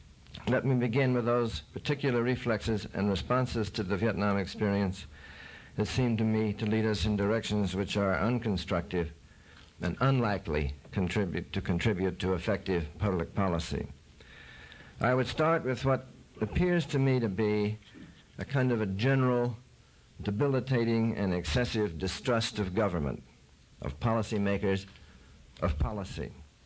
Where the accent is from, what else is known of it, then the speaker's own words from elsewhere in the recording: Philadelphia, Pennsylvania, United States; As a Philadelphian whose maternal and paternal grandfathers were both Philadelphia lawyers, this should present no genetic problem.